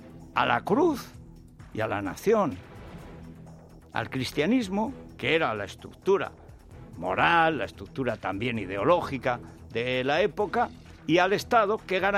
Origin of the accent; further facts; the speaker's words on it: Spain; Porque somos españoles. Que no hemos venido aquí de cualquier sitio.